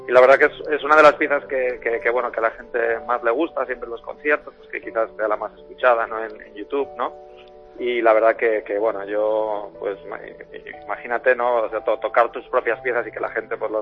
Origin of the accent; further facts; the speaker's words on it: Balearic Islands, Spain; also born or lived in Switzerland; yo he crecido allí desde los 5 años, vivo en Mallorca, mi padre es de León, mi madre es de Jaén. Como bien dijiste, yo he nacido en Suiza, pero bueno, yo soy mallorquín, me he criado allí.